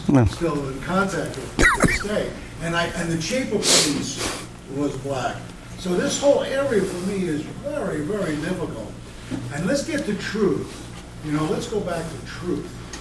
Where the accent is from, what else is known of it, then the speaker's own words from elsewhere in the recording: Brooklyn, New York, United States; Growing up in East New York and Brooklyn